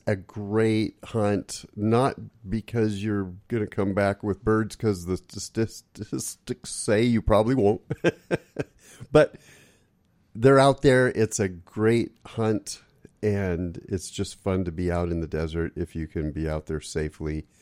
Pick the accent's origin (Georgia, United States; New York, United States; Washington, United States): Washington, United States; I remember, you know, growing up in the Portland area, I grew up in Southwest Washington, but, you know, you felt like you lived in Portland.